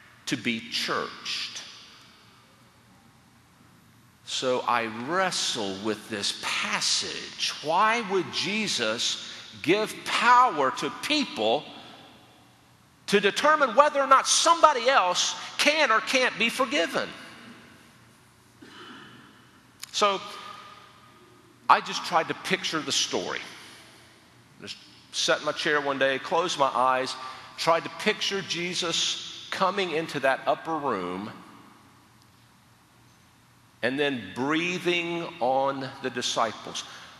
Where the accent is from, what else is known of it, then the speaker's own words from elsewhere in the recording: North Carolina, United States; in the culture at large where I grew up in North Carolina, you would sometimes hear of communities churching somebody